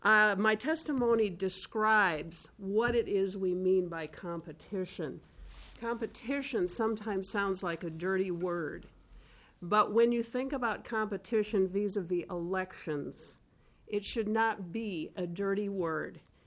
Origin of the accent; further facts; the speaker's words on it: Minnesota, United States; My name is … I am from Fairvote, Minnesota.